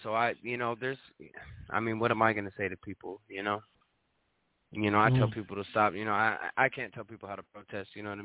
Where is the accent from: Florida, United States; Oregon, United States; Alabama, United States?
Oregon, United States; Eugene; I'm from Eugene, Oregon, out of the Pacific Northwest.